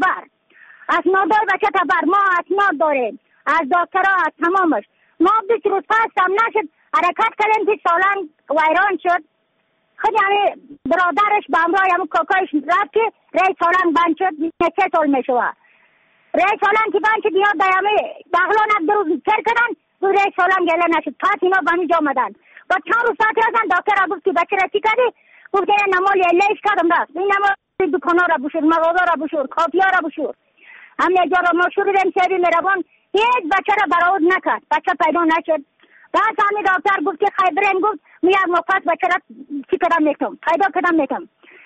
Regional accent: Badakhshan, Afghanistan; یعنی یک مولد ما را گفتن از بدخشان هستم، مرکز بدخشان

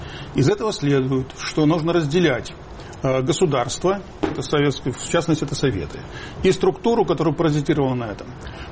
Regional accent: Riga, Latvia; also born or lived in Belarus; Я, скажем, родился в Беларуси, у меня там много родственников, где-нибудь, в другой стране. Вырос я в Риге. У меня там могила отца, жила мама, брат, сестры.

